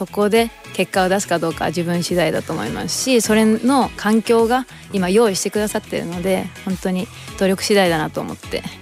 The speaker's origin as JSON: {"language": "Japanese", "region": "Yamaguchi", "country": "Japan", "tie": "born or raised there", "said": "それがさらに地元山口でできるっていうこともあって"}